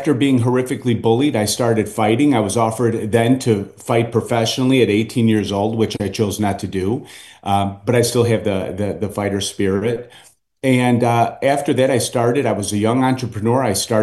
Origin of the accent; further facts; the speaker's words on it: Cicero, Illinois, United States; So essentially, I grew up in Cicero, Illinois, which is a very difficult place to grow up.